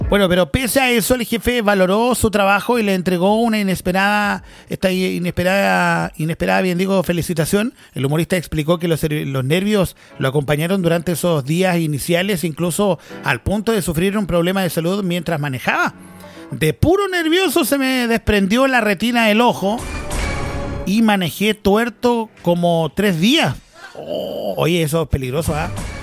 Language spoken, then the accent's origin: Spanish; Chile; Yo nunca trabajé en eso en mi vida, güey. Como buen chileno, ¿no?